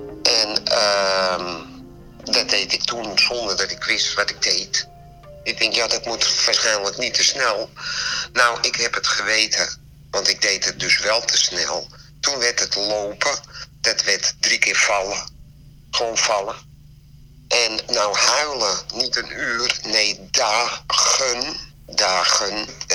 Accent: Amsterdam, North Holland, Netherlands; moved away as an adult; now in Spijkenisse, Netherlands; Nou, ik ben 60 jaar net geworden. En ik woon in Spijkenisse. Ik kom uit Amsterdam. Ik ben voor de liefde naar Spijkenisse gekomen.

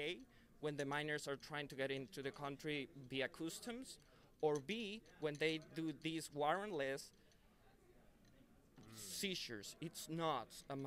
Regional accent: Venezuela; English is a second language; now in United States; I'm living in Illinois, but I'm originally from Venezuela.

